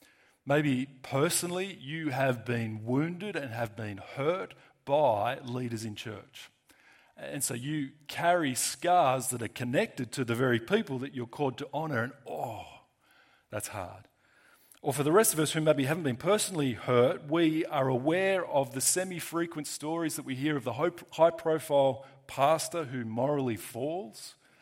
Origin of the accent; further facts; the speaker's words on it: Australia; And we are Aussie rebels at that, right? Our modern Australian culture is based on rebellious conflicts.